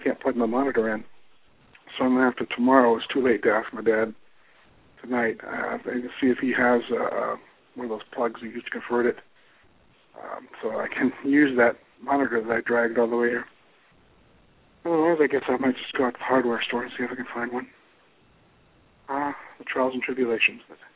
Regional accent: United States; I'm an American, I'm not going to let the weather dictate

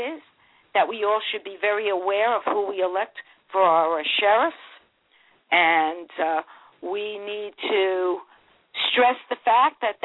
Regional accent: New York, United States; I was brought up on Long Island in New York, and I was raised in a suburb of the city, about 50 miles out of Manhattan, in a very a middle-class neighborhood.

